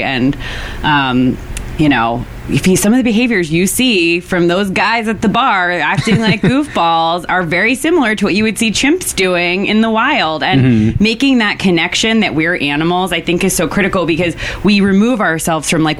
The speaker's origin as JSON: {"language": "English", "region": "East Coast", "country": "United States", "tie": "born or raised there", "said": "I grew up on the East Coast, and so used that coast to orient if I was near the coast, north and south."}